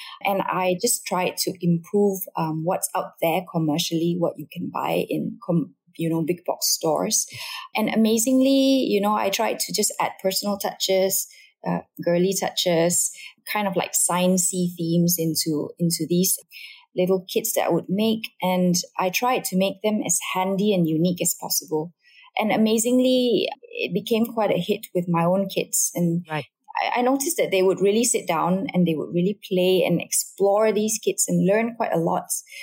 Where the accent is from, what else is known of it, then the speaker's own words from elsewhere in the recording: Malaysia; also born or lived in London, United Kingdom; it all started when my little family and I relocated back to Malaysia from London. We were there for a long time, for about 16, 17 years.